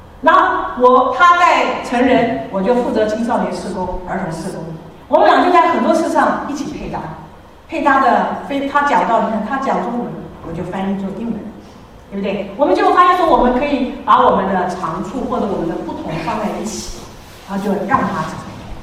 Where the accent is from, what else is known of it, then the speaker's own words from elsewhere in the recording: Taipei, Taiwan; 我们俩从小长大，我是在城市台北长大，他是在郊区长大，是完全不一样。